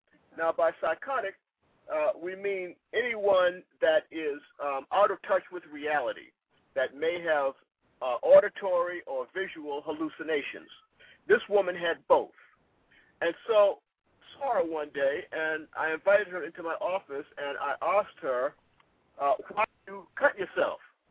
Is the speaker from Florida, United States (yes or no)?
no; Boston, Massachusetts, United States; now in Virginia, United States; I'm from Boston, Massachusetts, and when I first relocated to Virginia, my first job was at a place called Eastern State Hospital.